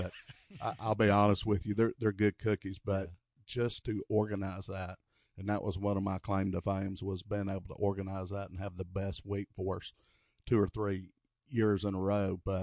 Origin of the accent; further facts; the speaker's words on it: Atlanta, Georgia, United States; now in Savannah, United States; I'm from Atlanta, Georgia, originally. I grew up there. I went to high school there.